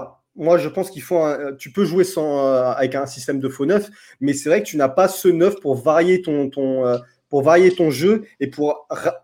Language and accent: French; Lyon, Auvergne-Rhône-Alpes, France; moi je suis lyonnais, les gars, vous le savez